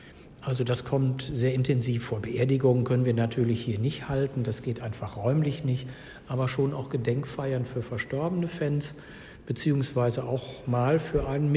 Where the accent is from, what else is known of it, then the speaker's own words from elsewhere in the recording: Marl, North Rhine-Westphalia, Germany; Ich komme aus Mahlhüls. Das war auch eine Enklave für